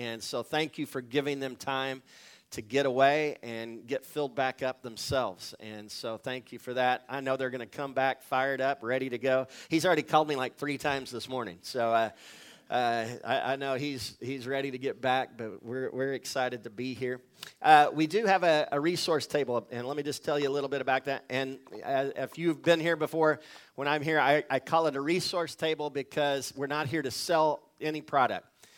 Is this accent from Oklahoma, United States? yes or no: yes; Laverne, Oklahoma, United States; I grew up in Laverne, Oklahoma, and so I'm out from this part of the country